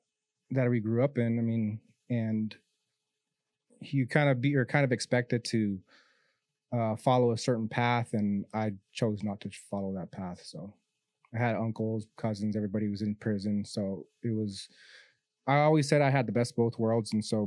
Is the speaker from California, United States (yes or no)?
yes; San Diego, California, United States; born there; So originally, I was born in San Diego, California. My mom is from San Diego. My dad's from Marfa, Texas.